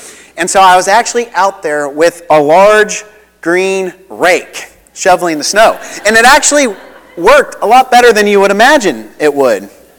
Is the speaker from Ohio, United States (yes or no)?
yes; Ohio, United States; in comparison to how I grew up in Ohio, where every hour my dad and I would be going out and shoveling snow